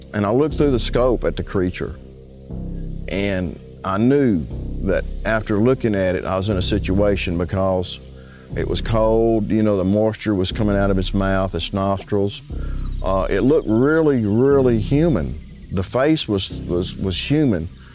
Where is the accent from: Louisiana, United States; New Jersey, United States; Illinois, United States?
Louisiana, United States; I'm from Keechaw, Louisiana.